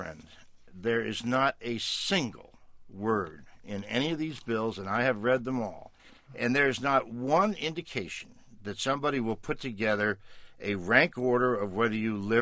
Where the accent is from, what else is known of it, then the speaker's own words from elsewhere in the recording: New England, United States; town meetings, and I'm from New England, have a long and storied tradition, and I used to go to them when I was a kid with my parents.